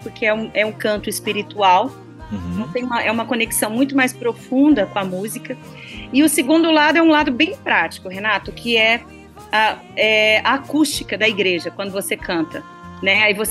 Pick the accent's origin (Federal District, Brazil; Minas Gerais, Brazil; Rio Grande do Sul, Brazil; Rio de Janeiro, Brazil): Minas Gerais, Brazil; Ituiutaba; Eu sou de Minas Gerais, sou de Ituiutaba.